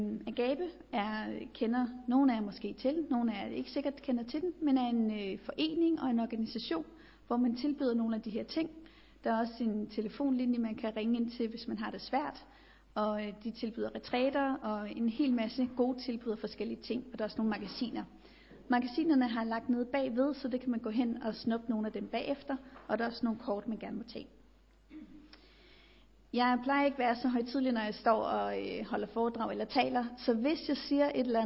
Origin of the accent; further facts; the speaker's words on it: Copenhagen, Capital Region of Denmark, Denmark; og jeg kommer fra København, men jeg arbejder i Agape i Silkeborg.